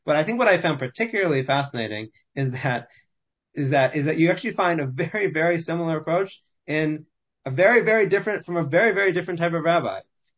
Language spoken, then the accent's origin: English; Philadelphia, Pennsylvania, United States; that's the community I grew up in Philadelphia.